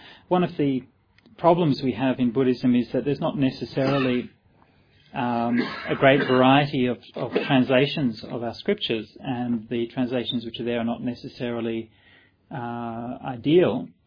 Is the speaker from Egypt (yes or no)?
no; Perth, Western Australia, Australia; I grew up as in Perth, I grew up as in a Catholic family, and we would go to church every Sunday